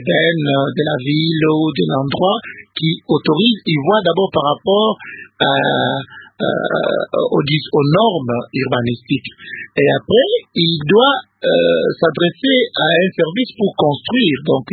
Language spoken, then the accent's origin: French; Kananga, Kasaï-Central, DR Congo; je suis de Kananga, je visite Kananga de temps en temps.